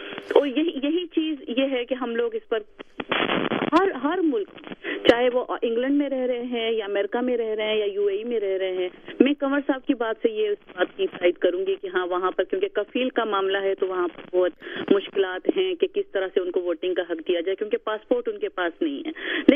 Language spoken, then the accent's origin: Urdu; Sindh, Pakistan; Especially Sindh میں, کیونکہ میرا تعلق سندھ سے ہے.